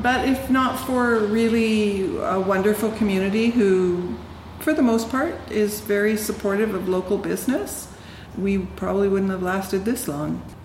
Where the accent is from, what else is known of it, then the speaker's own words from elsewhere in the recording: Penticton, British Columbia, Canada; now in Salmon Arm, Canada; I did. I came from Penticton, so in the Okanagan.